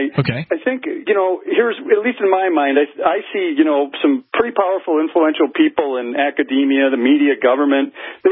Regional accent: Minnesota, United States; I'm 46 years old, grew up in Minnesota, I'm not from the South

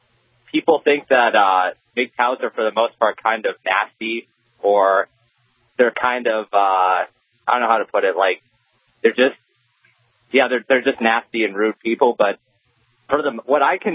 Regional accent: United States; I should be guilty for being an American man because, you know, we're.

